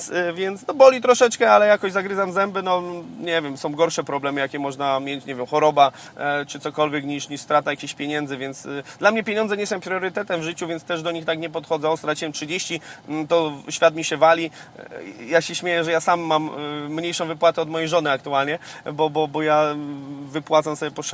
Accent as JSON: {"language": "Polish", "region": "Silesian Voivodeship", "country": "Poland", "said": "tak jak u nas na Śląsku jest, wiesz, milion klubów sportowych, no bo są miasta blisko siebie, czy Górnik Zabrze, Piast Gliwice, Ruch Chorzów i tym podobne"}